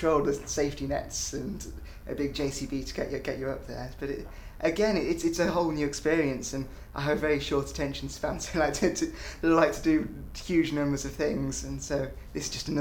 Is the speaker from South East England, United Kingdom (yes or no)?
yes; Oxford, South East England, United Kingdom; I am 25 and I come from Oxford.